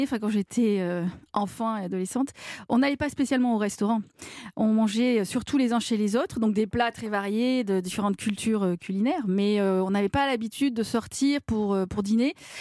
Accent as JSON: {"language": "French", "town": "Marseille", "region": "Provence-Alpes-Côte d'Azur", "country": "France", "accent": "Marseille", "said": "en tant que Marseillaise moi-même."}